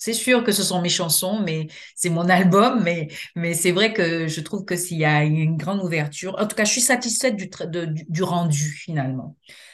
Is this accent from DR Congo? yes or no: no; Dakar, Senegal; born there; also born or lived in France / Guadeloupe / Martinique / Côte d'Ivoire; Je suis métissée de par mes cultures. Je suis de père sénégalais et de mère guadeloupéenne. Je suis née à Dakar, au Sénégal. J'ai vécu en France. J'ai vécu en Guadeloupe, bien sûr. J'ai vécu aussi en Martinique, qui est l'île avoisinante. J'ai vécu en Côte d'Ivoire.